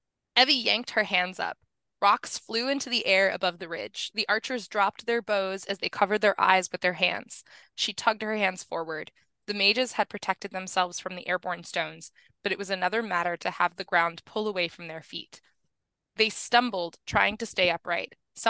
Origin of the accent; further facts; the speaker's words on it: New Mexico, United States; I grew up in New Mexico where forest fires are a major issue